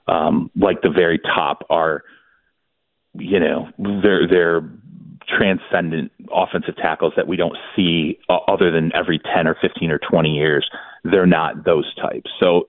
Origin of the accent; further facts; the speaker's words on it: Michigan, United States; We're from Michigan. I say pop, and I think it was like the first week or two I was down here, I did say pop.